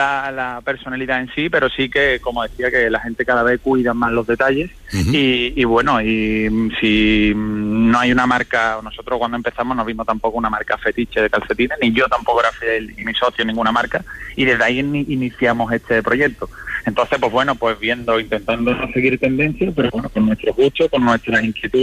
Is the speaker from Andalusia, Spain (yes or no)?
yes; Cádiz, Andalusia, Spain; Nosotros somos andaluces, somos de Cádiz.